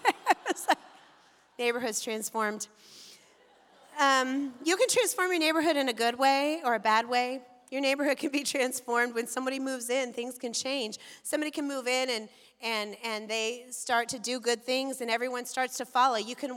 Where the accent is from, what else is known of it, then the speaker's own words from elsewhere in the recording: Bend, Oregon, United States; I'm from Bend. I don't know what to make fun of in Portland.